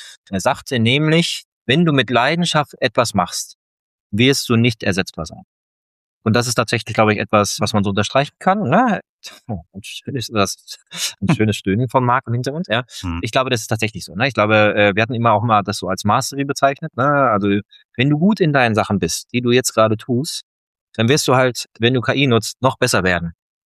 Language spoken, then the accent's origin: German; Germany; da sind wir Deutsche ja so gebrannte Kinder